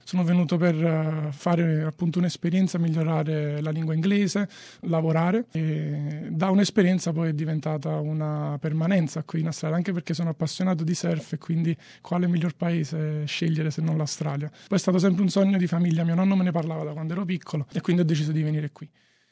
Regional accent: Naples, Campania, Italy; also born or lived in Mexico; ho 32 anni, sono napoletano, sono laureato in economia aziendale e per gran parte della mia vita ho vissuto a Napoli

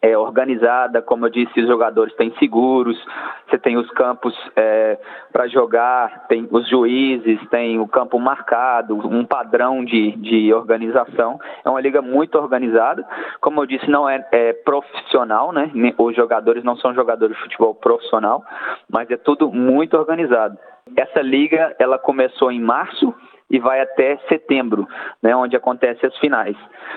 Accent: Belo Horizonte, Minas Gerais, Brazil; Sim, eu sou de Belo Horizonte, né, capital de Minas Gerais

